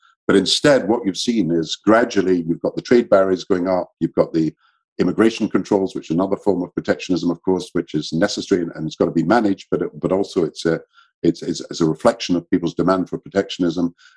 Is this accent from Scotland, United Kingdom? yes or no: yes; Scotland, United Kingdom; I'm Scottish and British. I mean, we're very patriotic.